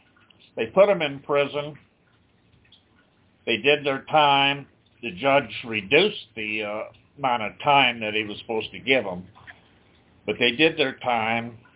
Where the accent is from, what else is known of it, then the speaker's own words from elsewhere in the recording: United States; I'm Native American myself.